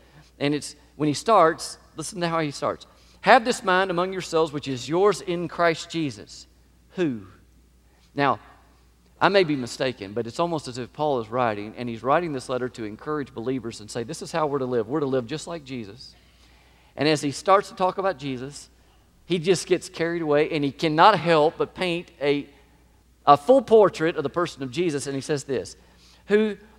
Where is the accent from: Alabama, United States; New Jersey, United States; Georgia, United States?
Georgia, United States; I mean, we're from Georgia. We went to Maine in the fall.